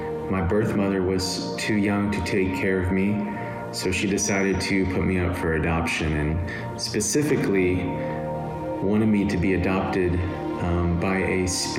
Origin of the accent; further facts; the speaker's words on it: Rock Hill, South Carolina, United States; born there; I was born on January 3rd, 1985 in Rock Hill, South Carolina.